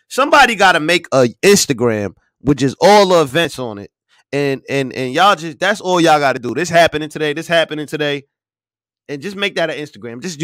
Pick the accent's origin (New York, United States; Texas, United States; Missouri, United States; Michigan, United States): Missouri, United States; I'm from the Show Me State, baby.